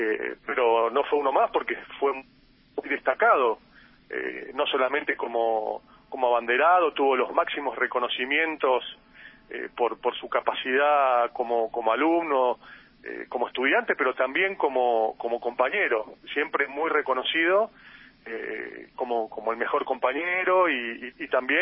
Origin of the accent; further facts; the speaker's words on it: Argentina; sino primero como argentino, segundo como militante político que considero que soy